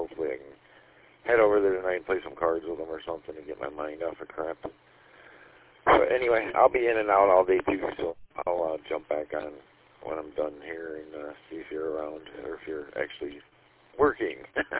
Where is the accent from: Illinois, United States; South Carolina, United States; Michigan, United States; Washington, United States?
Michigan, United States; And I grew up at 18 in Van Dyke